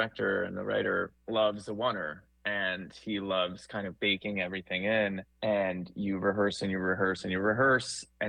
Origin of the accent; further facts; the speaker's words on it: Queens, New York, United States; I grew up in Queens and, you know, my parents had just a few cameras lying around the house.